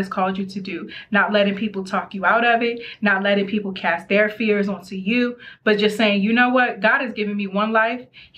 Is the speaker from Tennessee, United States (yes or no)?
no; Maryland, United States; I'm from Maryland. I gotta eat my crabs.